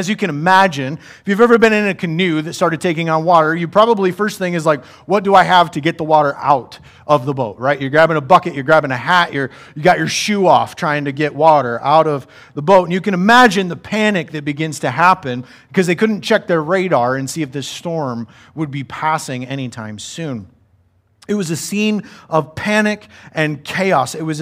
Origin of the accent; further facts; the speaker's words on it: Michigan, United States; We're from Michigan. We all know about Edmund Fitzgerald.